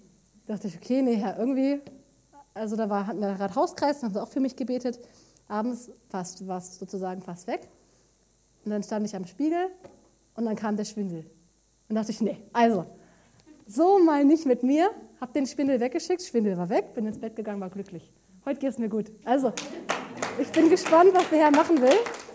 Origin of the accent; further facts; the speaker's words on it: Hanover, Lower Saxony, Germany; now in Darmstadt, Germany; bin ja aus Darmstadt, aus der Gemeinde, komme eigentlich aus Hannover und bin seit mittlerweile über 4 Jahren in Darmstadt, bin zum Studium nach Darmstadt gekommen.